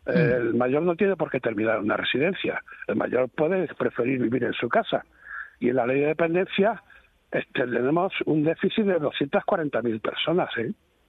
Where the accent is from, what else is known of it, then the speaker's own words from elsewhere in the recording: Extremadura, Spain; en Extremadura, en la zona que yo soy de La Vera